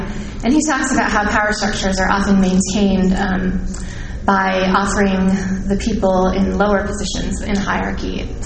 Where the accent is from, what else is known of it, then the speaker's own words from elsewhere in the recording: West Coast, United States; Also, I talk way too fast because I'm from the West Coast.